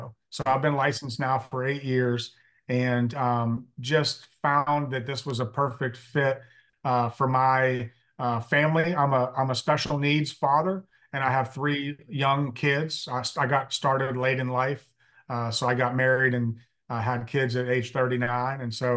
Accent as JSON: {"language": "English", "town": "Pittsburgh", "region": "Pennsylvania", "country": "United States", "tie": "born or raised there", "said": "I was born and raised in Pittsburgh. So okay. Got Steelers, you know, still in my veins."}